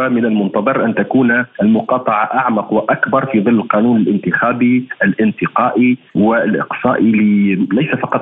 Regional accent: Tunisia; لأن بلدنا تونس في مرحلة انتقال ديمقراطي

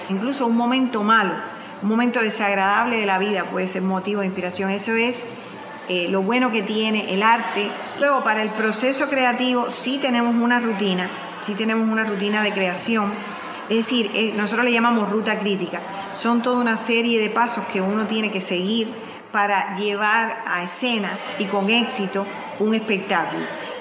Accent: Cuba; Y todo eso es un gran melange que nos ha bañado a nosotros como cubanos.

